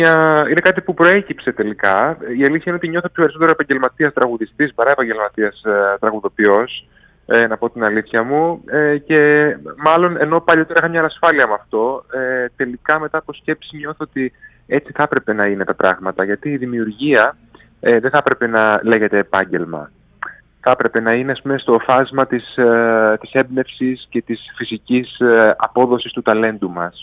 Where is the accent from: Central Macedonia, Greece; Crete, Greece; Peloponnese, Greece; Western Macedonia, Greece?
Central Macedonia, Greece; Kalamaria; Με τον Γιώργο Καζαντζή είμαστε συντοπίτες όλες από την Καλαμαριά, με ξέρει από μικρό παιδί.